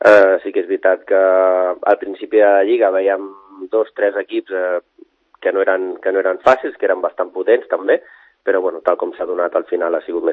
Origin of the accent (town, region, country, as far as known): Sant Vicenç dels Horts, Catalonia, Spain